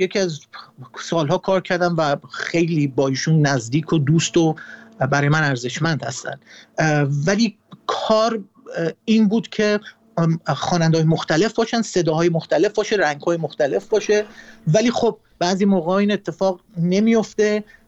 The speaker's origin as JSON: {"language": "Persian", "country": "Iran", "said": "این از جهت اینی که من ایرانیم."}